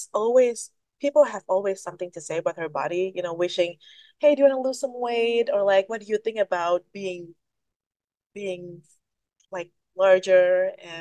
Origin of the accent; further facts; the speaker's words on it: West Java, Indonesia; I am Sundanese. I am from Sunda region. It's like West Java, and I do speak Sunda. Sundanese language